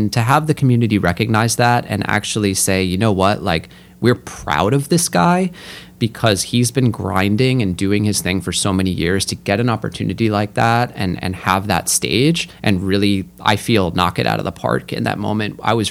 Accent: Northeast, United States; I had always been interested in vintage L.L. Bean growing up in the Northeast.

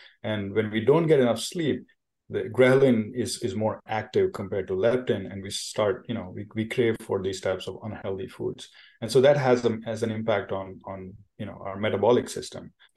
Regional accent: India; I grew up in India, and naps were sort of a part of our culture in a way.

